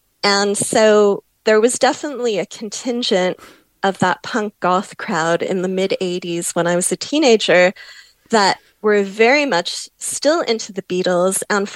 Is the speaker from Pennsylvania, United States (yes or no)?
no; Chicago, Illinois, United States; I grew up in Chicago, so it's, you know, a 2.5 hour flight or something.